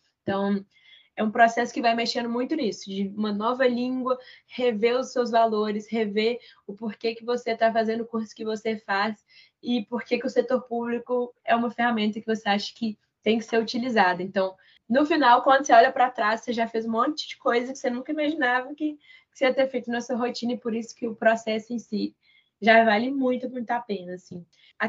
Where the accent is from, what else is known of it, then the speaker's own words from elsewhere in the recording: Brazil; então entender que eu sou brasileira